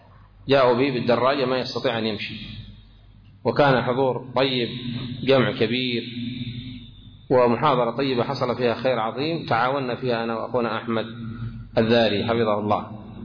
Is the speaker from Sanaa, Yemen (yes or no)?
no; Aden, Yemen; ويقع عندنا في عدن وفي غيرها